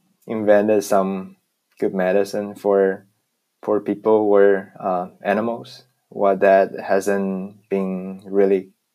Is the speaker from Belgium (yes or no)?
no; Taiwan; English is a second language; the world is different, that different from where I grew up in Taiwan